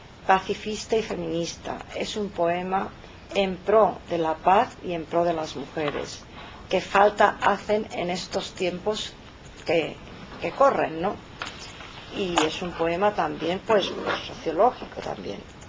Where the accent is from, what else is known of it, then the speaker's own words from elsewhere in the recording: Castilla-La Mancha, Spain; yo soy oriunda de La Mancha